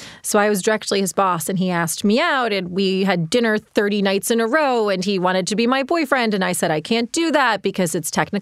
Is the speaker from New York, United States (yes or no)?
yes; Rochester, New York, United States; born there; No, I was born in Rochester.